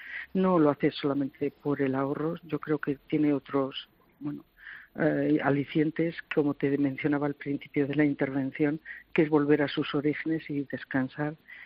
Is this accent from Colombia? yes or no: no; Castile and León, Spain; nosotros como castellanos tenemos una capacidad de adaptación al medio increíble